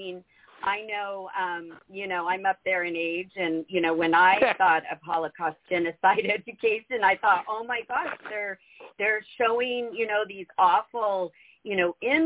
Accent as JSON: {"language": "English", "region": "Arizona", "country": "United States", "said": "and I'm from Arizona."}